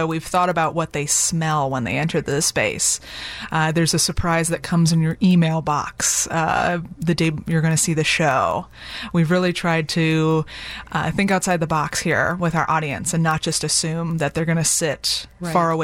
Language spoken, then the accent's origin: English; Libertyville, Illinois, United States; I'm from Libertyville.